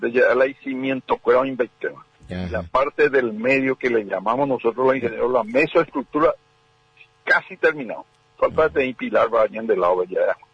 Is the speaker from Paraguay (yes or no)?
yes; Paraguay; esto es primera vez en mi país